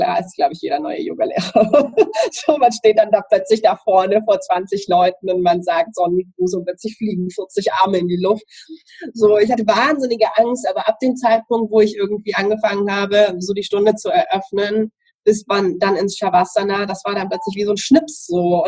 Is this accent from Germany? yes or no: yes; Southern Germany, Germany; ich komme aus Süddeutschland